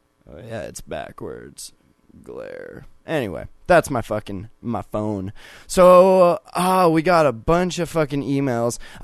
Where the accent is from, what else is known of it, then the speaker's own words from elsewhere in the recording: Lancaster, California, United States; born there; now in Montana, United States; We live in Montana, but I was born in California in Lancaster.